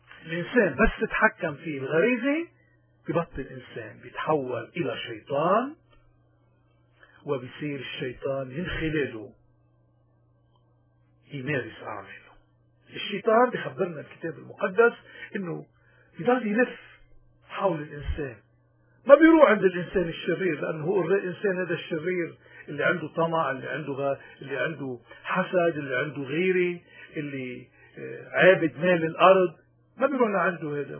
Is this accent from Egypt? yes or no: no; Lebanon; accent: Lebanese; حبينا انه نتشارك نحن وياكم فيها هيك بلهجتنا اللبنانية المحببة